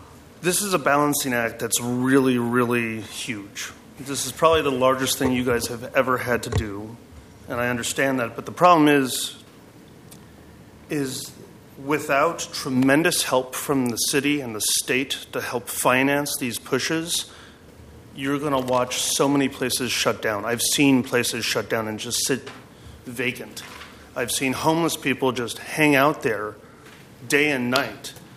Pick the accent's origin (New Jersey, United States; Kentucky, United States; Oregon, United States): Oregon, United States; Portland; born there; I was born here in Portland. I've worked here for almost two decades.